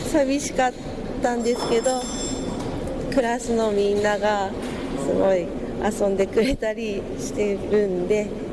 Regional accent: Tamura, Fukushima, Japan; 。出身地は田村市です。

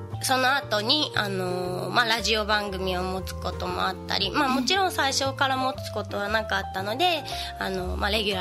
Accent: Namie, Fukushima, Japan; 私は浪江町出身の歌手です。はい、

